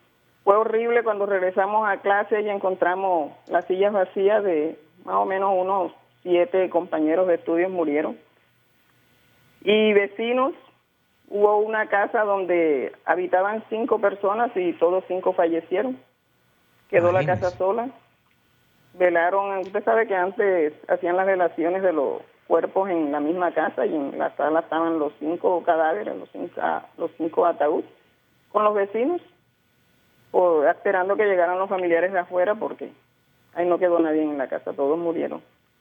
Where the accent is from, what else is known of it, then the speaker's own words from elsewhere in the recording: Sincelejo, Sucre, Colombia; now in Soledad, Colombia; Vivo en Los Almendros, Soledad, pero yo soy de Sabanas de Beltrán, Sucre, y me crié en Sincelejo.